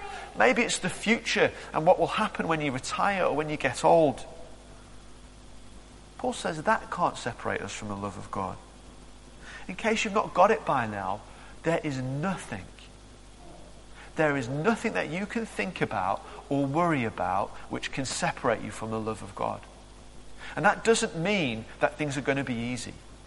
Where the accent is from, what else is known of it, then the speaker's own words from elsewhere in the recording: United Kingdom; now in South Africa; one of the things I've noticed being in South Africa is that actually as British people, we're a nation of worriers.